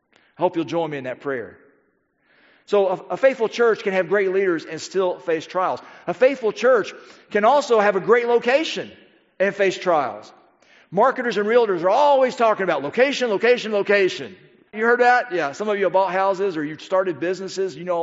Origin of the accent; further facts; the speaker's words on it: Hixson, Tennessee, United States; now in Soddy-Daisy, United States; When I was growing up in Hickson, when we wanted to come to Soddy Daisy, which I don't know why people in Hickson thought they wanted to come to Soddy Daisy.